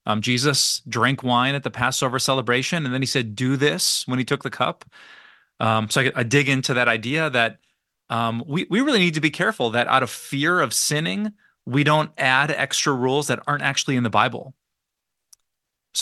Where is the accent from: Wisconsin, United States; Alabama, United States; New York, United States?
Wisconsin, United States; Green Bay; And we took the title from my hometown, Green Bay, Wisconsin. Did you know 7 out of the top 10 drunkest cities in the entire nation are right here in my home, beloved state of Wisconsin?